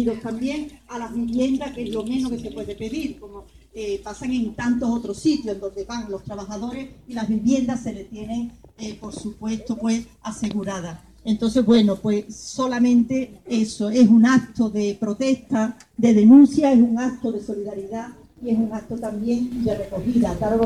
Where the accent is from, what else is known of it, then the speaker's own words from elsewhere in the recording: Andalusia, Spain; Y nos solidarizamos con vosotros también como andaluces y como emigrantes.